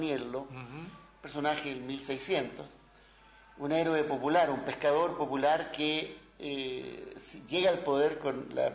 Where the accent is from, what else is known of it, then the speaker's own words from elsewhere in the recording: Chile; yo soy un chileno que vive en el exilio